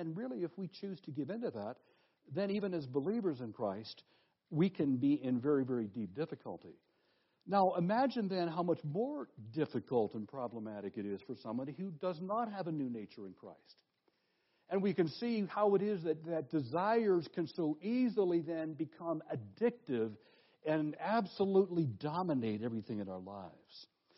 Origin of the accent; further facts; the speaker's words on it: Canada; as a Canadian, I have my serious questions about all of that.